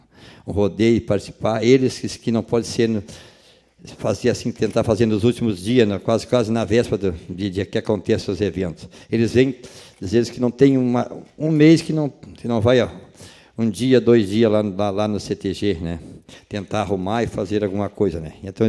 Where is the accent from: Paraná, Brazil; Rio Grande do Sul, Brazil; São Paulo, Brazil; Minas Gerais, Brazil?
Rio Grande do Sul, Brazil; E para nós que somos do Rio Grande, que somos gaúchos, nós orgulhamos de ter